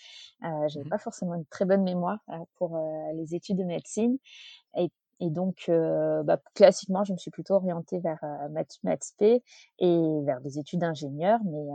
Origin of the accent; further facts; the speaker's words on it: Nice, Provence-Alpes-Côte d'Azur, France; j'ai grandi à Nice, je suis niçoise d'origine. J'ai fait mes études à Nice jusqu'au bac